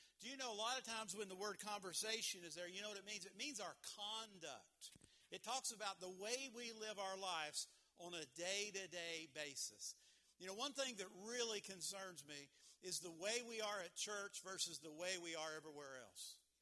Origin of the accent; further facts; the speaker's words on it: West Virginia, United States; I'm from West Virginia. I'm from southern West Virginia. I'm happy to be from West Virginia.